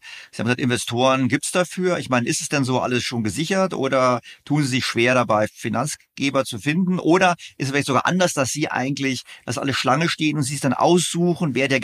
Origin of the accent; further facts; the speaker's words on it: Berlin, Germany; Weil ich bin ja auch Berliner